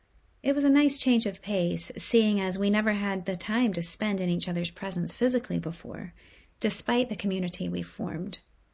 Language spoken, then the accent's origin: English; Columbus, Ohio, United States; My family elides my sexuality during my annual visit back to my hometown of Columbus, Ohio.